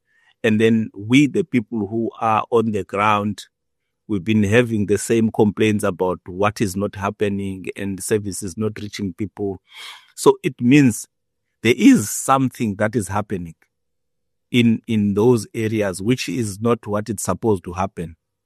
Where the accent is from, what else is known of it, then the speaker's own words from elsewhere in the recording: King Williamstown, Eastern Cape, South Africa; Originally, I'm from King Williamstown.